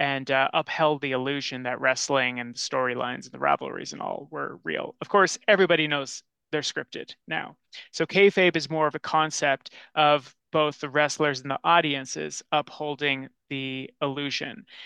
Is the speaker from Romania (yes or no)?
no; High Prairie, Alberta, Canada; Growing up in High Prairie, Alberta, once a year